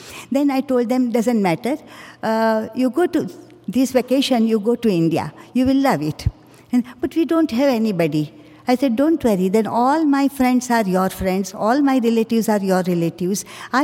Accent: Canada; We are proud of our culture and we are proud of Canadian culture also because we have grown up there.

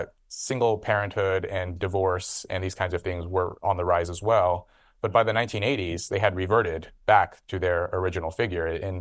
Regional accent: Red Bluff, California, United States; where I grew up in Red Bluff, none of them, like zero.

